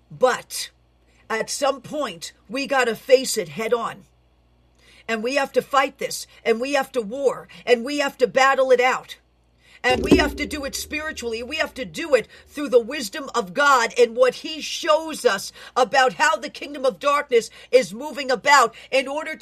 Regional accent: New York City, New York, United States; I know some of you think I yell, but I'm Italian from the Bronx, and that this is how I'm wired, people.

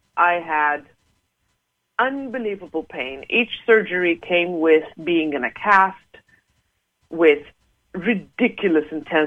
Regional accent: Malta; Growing up in Malta, I used to watch the show, the TV show, Starsky and Hutch.

